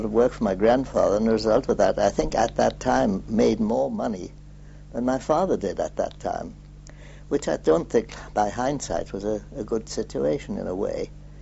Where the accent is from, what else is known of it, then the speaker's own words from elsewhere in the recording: Newcastle upon Tyne, North East England, United Kingdom; I was born in Newcastle on Tyne.